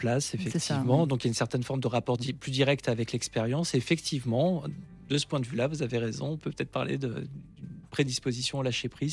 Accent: Nancy, Grand Est, France; moi je suis de Nancy

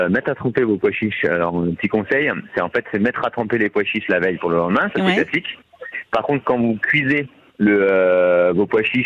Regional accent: Paris, Île-de-France, France; Bon, je suis parisien, je suis d'origine.

